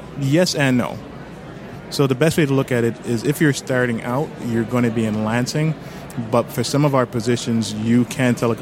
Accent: Nigeria; accent: Nigerian; now in United States; But I'm Nigerian.

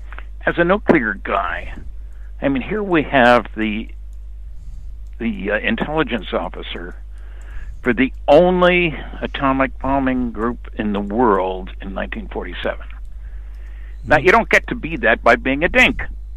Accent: New Jersey, United States; The contrast here to me, I grew up in New Jersey.

